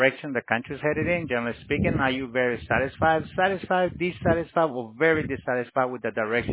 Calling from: Miami, Florida, United States; We're calling from Miami, sir.

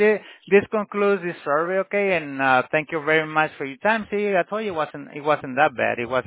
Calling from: Miami, Florida, United States; Ma'am, neither. We're calling from Miami.

